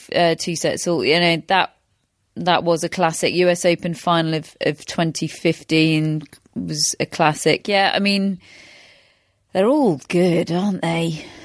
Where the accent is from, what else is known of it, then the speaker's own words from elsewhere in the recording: United Kingdom; I like to watch Andy Murray win because I'm British.